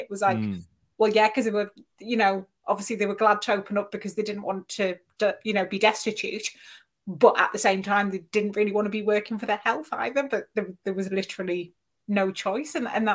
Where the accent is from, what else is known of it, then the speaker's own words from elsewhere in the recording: North West England, United Kingdom; Yeah, I grew up in Cumbria and there was a lot of that. I don't live there now